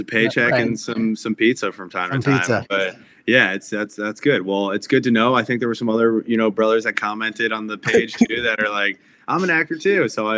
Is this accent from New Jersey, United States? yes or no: yes; Freehold, New Jersey, United States; So Freehold, New Jersey.